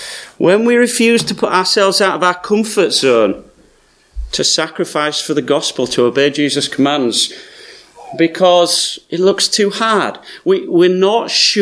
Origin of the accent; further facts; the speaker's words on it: Yorkshire and the Humber, United Kingdom; That's right, I'm from Yorkshire, folks.